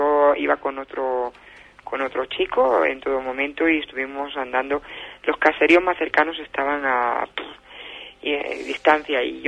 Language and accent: Spanish; Region of Murcia, Spain; Este de la murciana soy yo.